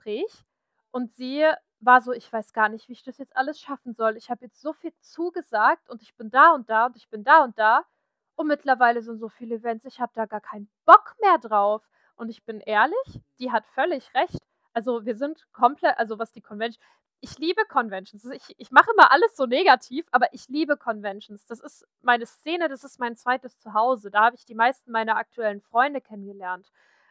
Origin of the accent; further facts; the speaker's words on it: Saxony, Germany; komme ja aus liebevoll von den meisten meiner westdeutschen Freunde Dunkeldeutschland genannt. Ich komme aus Sachsen.